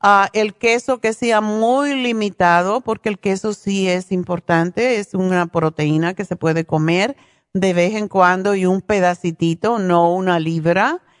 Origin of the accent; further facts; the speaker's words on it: Cuba; siendo cubana